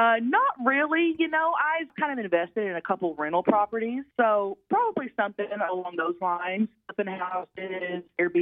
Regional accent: Oklahoma, United States; I grew up in Oklahoma, like in a small town. So, like, you know, the trashy side of … that'll always be there, you know?

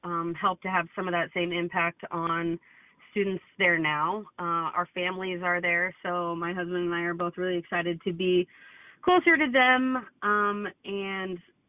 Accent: Pleasantville, New Jersey, United States; I'm actually from Pleasantville, and my husband and I both went to high school there.

